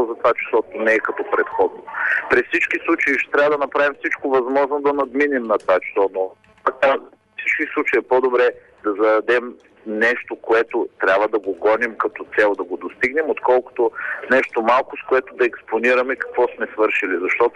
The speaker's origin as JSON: {"language": "Bulgarian", "town": "Plovdiv", "region": "Plovdiv Province", "country": "Bulgaria", "said": "понеже съм от Пловдив и едната от големите структури в Пловдив"}